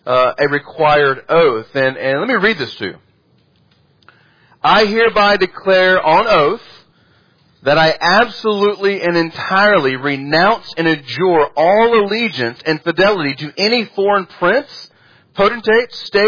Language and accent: English; United States; Now, I'm an American. I've never made an oath to America like this. I was born in America, and I was raised to be an American